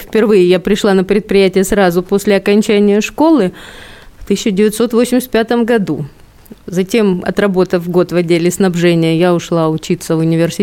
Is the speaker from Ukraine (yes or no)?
yes; Crimea, Ukraine; Я коренная крымчанка, но в отличие от моих родителей. Мои родители из Тверской области, и старшая сестра родилась в Тверской области, а уже я и младший брат, мы родились уже в Крыму, поэтому можем говорить, что мы, да, мы крымчане уже абсолютные